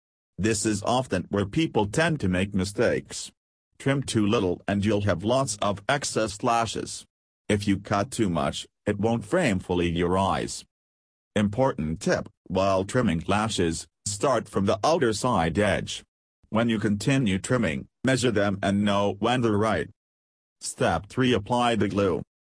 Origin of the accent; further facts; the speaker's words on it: California, United States; from California and USA.